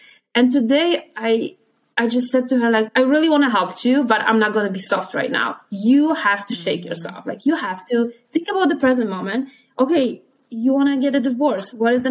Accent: Poland; So I am from Poland.

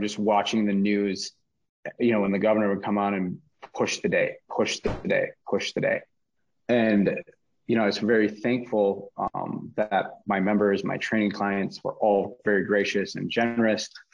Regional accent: Minneapolis, Minnesota, United States; in Minneapolis, where I am from Minnesota

